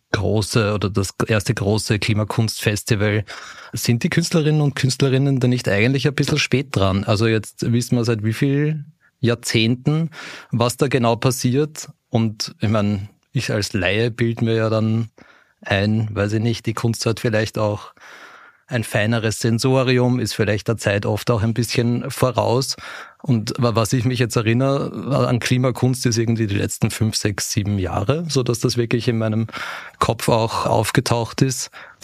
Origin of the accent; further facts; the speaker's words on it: Vienna, Austria; als gebürtiger Wiener